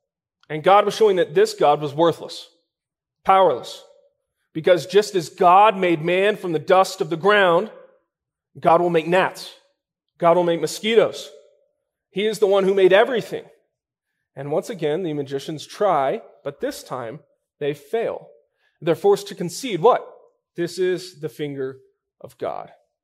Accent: Texas, United States; now in Colorado, United States; We may get a small taste of mosquitoes here in Colorado, but I'm from Texas, and down there, they're terrible.

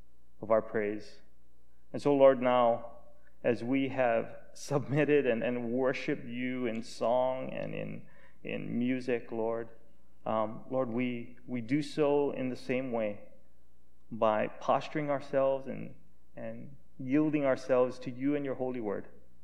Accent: Hawaii, United States; As you guys know, I'm from Hawaii. Either that or my English isn't very proper and I have a bad accent. But you guys probably know that I come from Hawaii.

